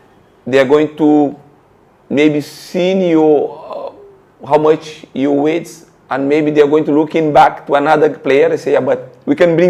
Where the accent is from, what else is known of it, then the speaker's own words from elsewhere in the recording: Brazil; English is a second language; now in United States; Say, okay, if I come from Brazil to here, I'm going to win. I'm going to stay.